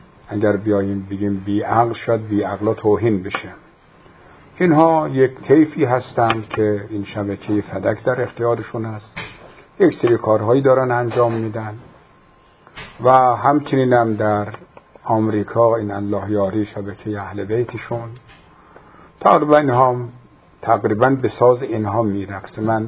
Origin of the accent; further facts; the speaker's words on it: Afghanistan; ما خجالت میکشیم بگیم ما افغانی هستیم، یعنی همشهری الله یاری هستیم.